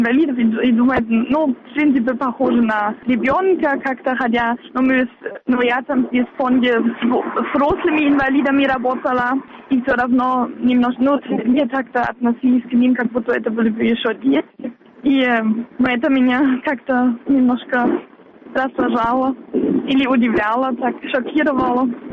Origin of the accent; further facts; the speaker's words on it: Wittenberg, Saxony-Anhalt, Germany; Russian is a second language; я из Виттенберга, из этого города в Германии, и мы с Могилевом города побратима.